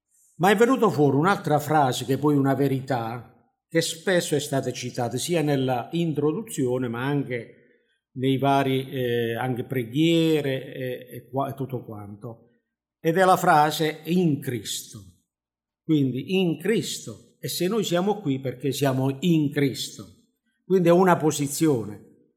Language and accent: Italian; Apulia, Italy; now in Torre Pellice, Italy; Devo darvi dei saluti non dalla Puglia, ma da Torre Pelice, dal Piemonte, da pugliese a piemontese. È andata così, ma va bene, va bene. Questa valle, la Val Pellice, siamo stati accolti nella Val Pellice. Ci troviamo bene